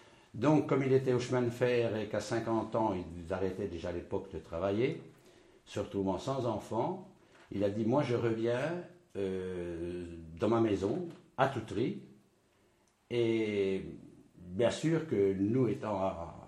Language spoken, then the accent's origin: French; Semur-en-Auxois, Bourgogne-Franche-Comté, France; born there; je suis né à Semur-en-Auxois. Et j'habitais Toutry dans une maison que un oncle avait prêtée à mes parents.